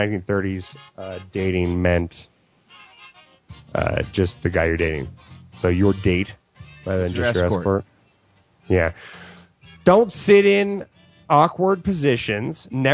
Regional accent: Chicago, Illinois, United States; I'm from Chicago.

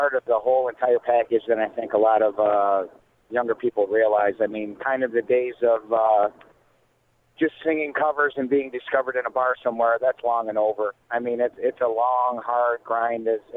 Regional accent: Detroit, Michigan, United States; I currently split my time between kind of my hometown, Detroit, and Nashville.

